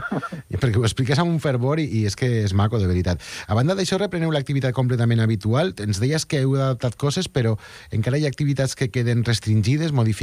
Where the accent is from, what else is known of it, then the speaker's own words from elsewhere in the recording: Castelló de la Plana, Valencian Community, Spain; Jo soc de Castelló de la Plana.